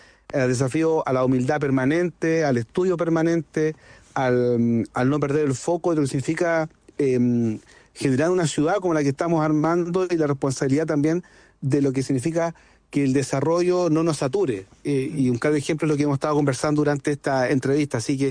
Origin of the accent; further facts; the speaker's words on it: Concón, Valparaíso, Chile; yo nací en Concón cuando Concón era parte de Viña del Mar.